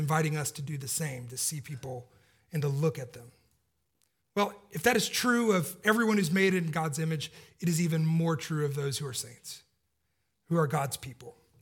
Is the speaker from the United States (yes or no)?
yes; Georgia, United States; I knew Alan Levi kind of secondhand growing up in Georgia